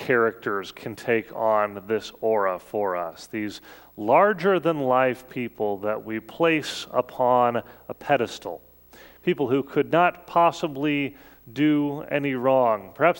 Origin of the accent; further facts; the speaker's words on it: Sioux City, Iowa, United States; Growing up in the Morningside Reformed Church in Sioux City, Iowa, there were gods in the congregation.